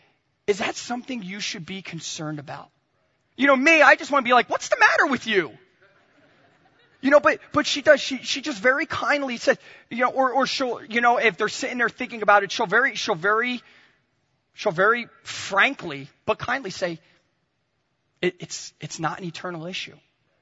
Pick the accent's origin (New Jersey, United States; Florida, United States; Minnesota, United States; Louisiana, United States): New Jersey, United States; accent: Jersey; and I am a Yankee through and through. Bob is very refined and put together, and I got my Jersey accent